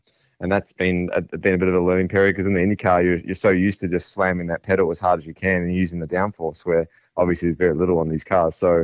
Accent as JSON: {"language": "English", "country": "New Zealand", "said": "Originally I'm from New Zealand, sort of started go-karts when I was 6 years old"}